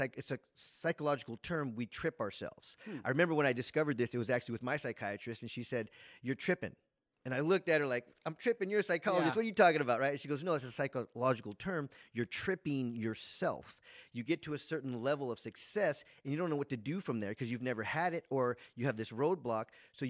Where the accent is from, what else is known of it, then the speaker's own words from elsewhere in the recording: San Jose, California, United States; I grew up in San Jose, California. And all our family lived around us.